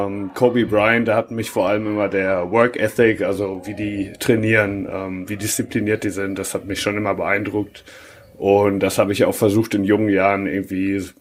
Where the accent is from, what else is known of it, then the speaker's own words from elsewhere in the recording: Hagen, North Rhine-Westphalia, Germany; Ursprünglich komme ich aus Hagen, bin also bei Phoenix Hagen groß geworden.